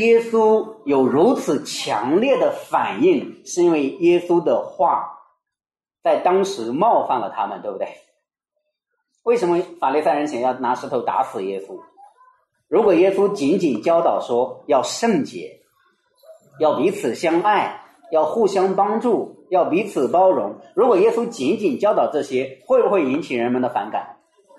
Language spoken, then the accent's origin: Chinese; China; 可能我们中国人看不出来这七个我是有多少旧约的根据和典故